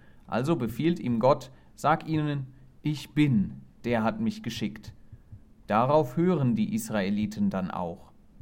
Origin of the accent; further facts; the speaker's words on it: Germany; Ich komme aus Deutschland, ich studiere Theologie, also den christlichen Glauben.